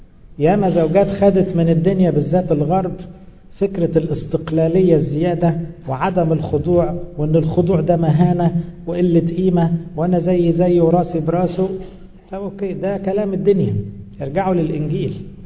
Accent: Egypt; احنا مصريين

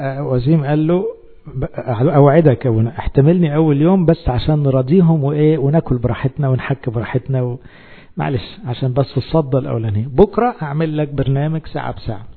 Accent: Egypt; انا مصري مسيحي

